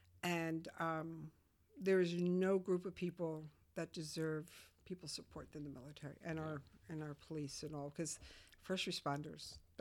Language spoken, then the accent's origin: English; Colorado, United States; born there; also born or lived in Germany / Georgia; I was born in Colorado.